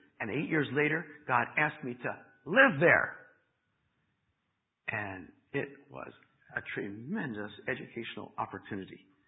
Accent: Pennsylvania, United States; moved away as an adult; now in Texas, United States; I grew up in Pennsylvania, among the mountains in the Cumberland Valley, but in 1986, our church group asked us to move to Texas

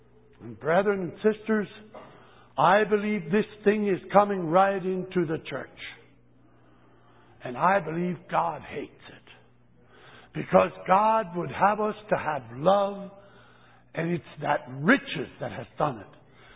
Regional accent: United States; I'm an American.

